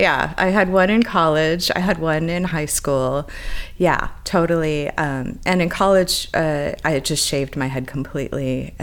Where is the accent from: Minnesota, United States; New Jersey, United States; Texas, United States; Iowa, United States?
Minnesota, United States; Minneapolis; I grew up in Minneapolis.